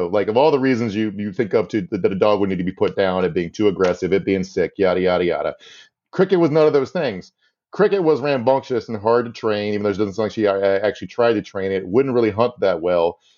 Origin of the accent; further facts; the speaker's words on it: Buckingham, Virginia, United States; when I grew up in Buckingham, Virginia